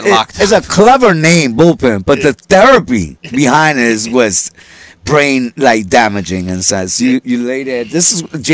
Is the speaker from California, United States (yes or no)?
no; The Bronx, New York, United States; Been in the streets since 9. Okay. Yeah. I'm from the Bronx.